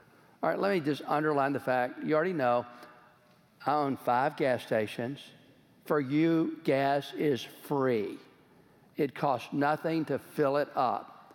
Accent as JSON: {"language": "English", "town": "Georgetown", "region": "Texas", "country": "United States", "tie": "born or raised there", "said": "I grew up in Georgetown, Texas, and my dad was a rancher and an entrepreneurial businessman."}